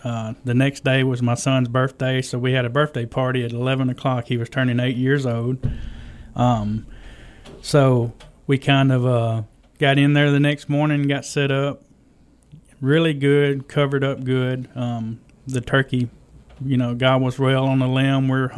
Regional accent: Brookhaven, Mississippi, United States; Yeah, so I'm from Brookhaven. I've been here all my life. I'm out live out at Lloyd Starr. Graduated Lloyd Starr. Pretty much been in Brookhaven all my life.

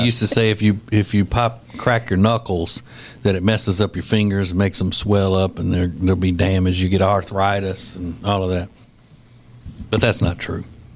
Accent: Winfield, Louisiana, United States; it was an old guy in my hometown. We had one chiropractor in Winfield, Louisiana.

